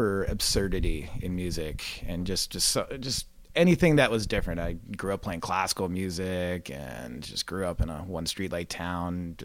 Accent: Buffalo, New York, United States; I was shut out of that show in Rochester, New York. I grew up outside of Buffalo, and that should have been my second

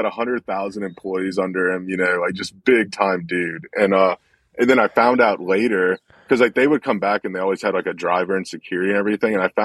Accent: New Orleans, Louisiana, United States; like growing up in New Orleans, you know, like, dude, like the tour guides were always like drunk guys smoking cigarettes, dressed like pirates.

